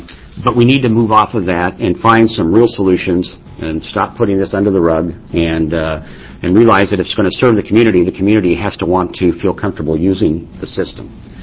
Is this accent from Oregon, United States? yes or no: yes; Gresham, Oregon, United States; it is a sad commentary to be in my hometown area of Gresham and feel I can't ride mass transit.